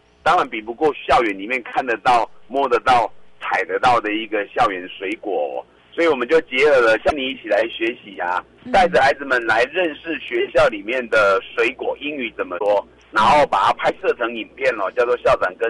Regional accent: Taiwan; 等于是我们台湾人的日常啊，

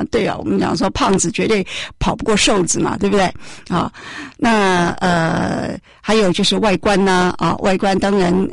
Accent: Taiwan; 我们不只是对我们台湾人呐

